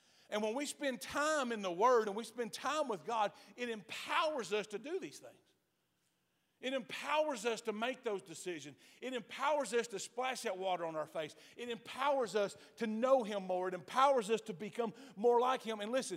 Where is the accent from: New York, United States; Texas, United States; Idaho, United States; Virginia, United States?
Texas, United States; Alto; accent: country; I'm from Alto, Texas. I don't enunciate right. I listened to myself on a recording the other day, and I know I'm very country.